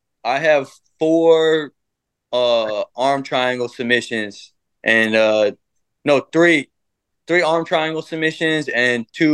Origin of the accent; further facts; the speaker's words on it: New York, United States; The location, it's closer to the East Coast. I'm from New York, so I get to go closer east.